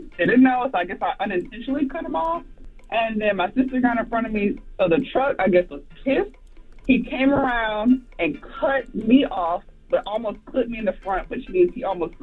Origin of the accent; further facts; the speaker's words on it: Florence, South Carolina, United States; Okay, so for reference, I'm from South Carolina.